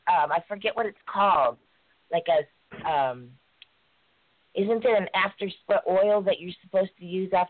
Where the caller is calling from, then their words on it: Oakwood, Georgia, United States; I'm from Oakwood, Georgia.